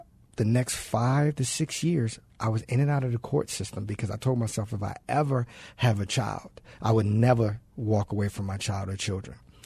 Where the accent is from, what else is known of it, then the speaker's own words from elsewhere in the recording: Baltimore, Maryland, United States; Growing up without my parents, I'm originally from Baltimore, so I grew up without my dad.